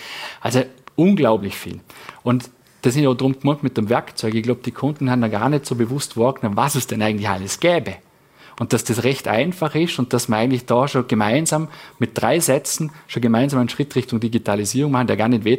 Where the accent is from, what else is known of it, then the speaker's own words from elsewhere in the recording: Vorarlberg, Austria; wo man es als Vorarlberger einfach, ja, du fischst dir das Vierten